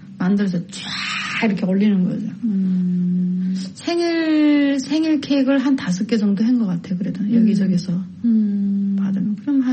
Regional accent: South Korea; moved away as an adult; now in United States; 나 한국에서 왔는데 이렇게 해서 이렇게 하는 사람이다

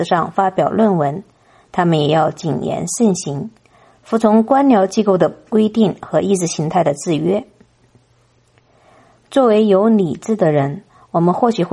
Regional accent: Germany; 尤其是我们作为德国人的责任是铭记历史

